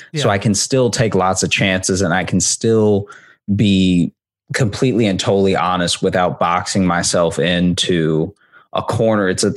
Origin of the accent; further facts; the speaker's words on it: Louisiana, United States; I grew up in Louisiana. And then Louisiana. I started stand up in Chicago.